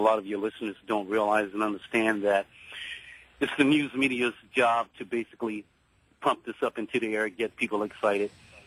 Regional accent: Alabama, United States; I was not born in Africa. I was born in America. I'm originally from Alabama.

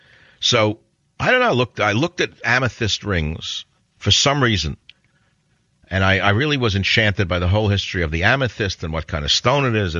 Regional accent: New York, United States; I said, look, kiddo, I'm originally from New York. Stop with the list price.

